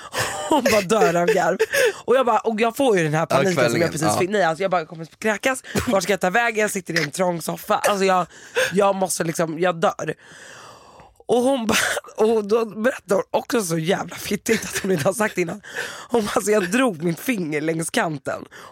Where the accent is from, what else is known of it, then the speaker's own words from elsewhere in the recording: Sweden; born there; jag är född i Sverige, min mamma är svensk.